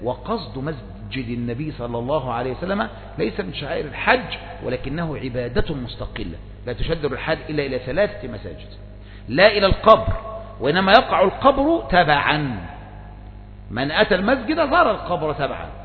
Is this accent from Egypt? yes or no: yes; Egypt